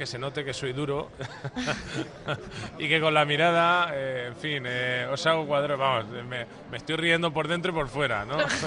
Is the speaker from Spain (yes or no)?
yes; Murcia, Region of Murcia, Spain; Yo soy de la, yo soy de Murcia, yo soy de allí.